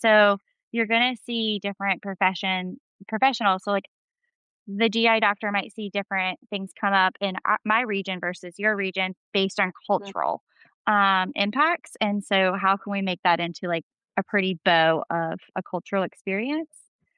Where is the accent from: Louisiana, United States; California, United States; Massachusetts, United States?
Louisiana, United States; And in my head, I'm like, yes, finally, as a Cajun, feeding is so different. And so crawfish season is such a big deal.